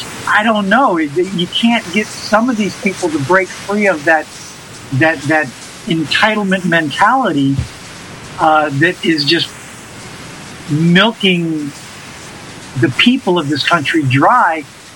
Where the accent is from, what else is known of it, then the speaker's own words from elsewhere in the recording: Georgia, United States; I mean, I'm originally from Georgia, and, I just got to where I just couldn't deal with the communist, socialist, Marxist mentality of the majority of the people that I personally had to deal with.